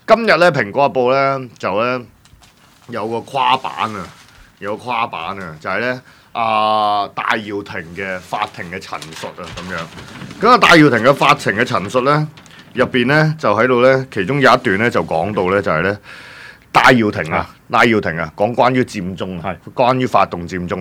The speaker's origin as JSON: {"language": "Cantonese", "country": "China", "said": "啊，我哋中國人竟然仲用緊紙巾嚟到去抿屎眼"}